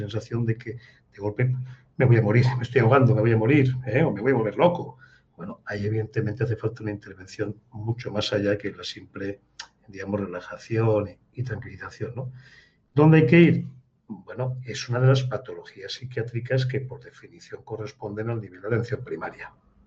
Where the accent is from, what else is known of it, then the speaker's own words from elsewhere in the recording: Spain; Yo soy español y no me avergüenzo